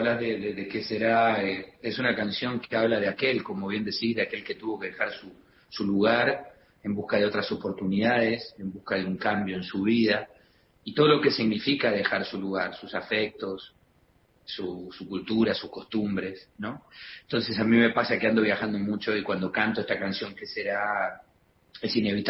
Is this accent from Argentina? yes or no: yes; Argentina; como argentino